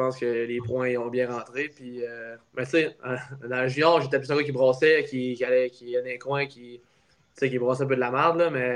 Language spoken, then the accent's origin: French; Val-d'Or, Quebec, Canada; Je viens de Val-d'Or.